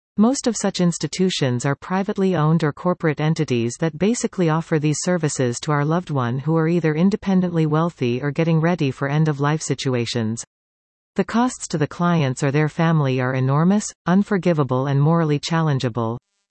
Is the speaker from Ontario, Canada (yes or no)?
yes; Bradford, Ontario, Canada; in my hometown of Bradford, Ont.